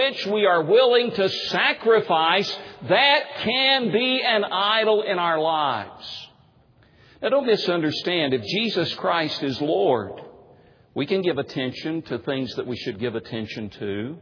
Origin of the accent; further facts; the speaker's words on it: Tennessee, United States; When I grew up in Tennessee, my dad, I was from an unchurched home.